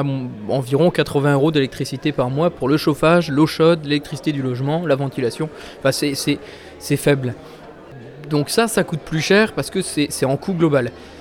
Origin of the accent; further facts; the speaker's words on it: Hauts-de-France, France; on est basé sur la côte du Pas-de-Calais, on est originaire de la côte du Pas-de-Calais